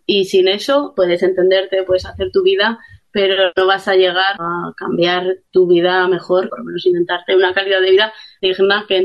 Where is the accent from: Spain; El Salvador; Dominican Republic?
Spain; Zaragoza, Aragon; Yo soy de Zaragoza